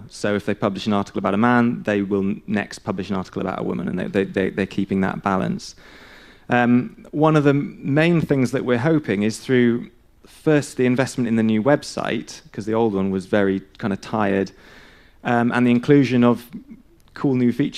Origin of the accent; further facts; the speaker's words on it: Aberystwyth, Wales, United Kingdom; all the politicians that were born in Aberystwyth, which is my hometown